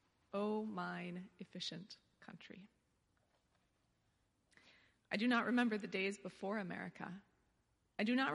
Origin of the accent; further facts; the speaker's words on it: Colorado, United States; also born or lived in Central Valley, California; I grew up for part of my childhood in Colorado. I was born in the Central Valley of California.